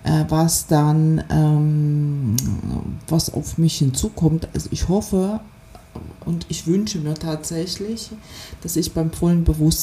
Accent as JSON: {"language": "German", "town": "Odesa", "region": "Odesa Oblast", "country": "Ukraine", "said": "Sowjetunion geboren und an einem Ort, wo es tatsächlich ganz, ganz viele Kulturen leben. Ich komme vom Schwarzen Meer aus Odessa und da leben ganz, ganz viele Kulturen. Bulgaren, Juden, Türken, Griechen, Rumänen, Ukrainer, Russen, also alles Mögliche."}